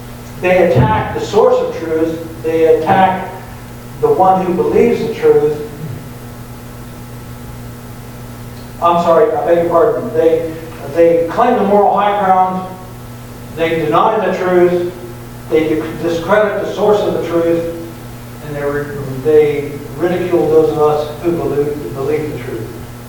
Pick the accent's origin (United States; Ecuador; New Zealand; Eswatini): New Zealand; we came from New Zealand and we saw this firsthand, we experienced this firsthand.